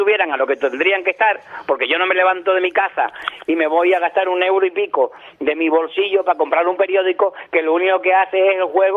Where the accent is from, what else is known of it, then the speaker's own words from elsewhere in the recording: Cuba; now in Adeje, Spain; Y yo soy de Cuba, sí.